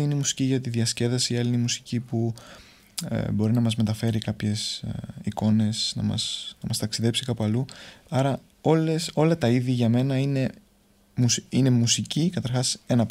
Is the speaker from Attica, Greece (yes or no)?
no; Corfu, Ionian Islands, Greece; είναι η καταγωγή μου από την Κέρκυρα και ότι μεγάλωσα σε αυτό το νησί με τόσο μεγάλη μουσική παράδοση.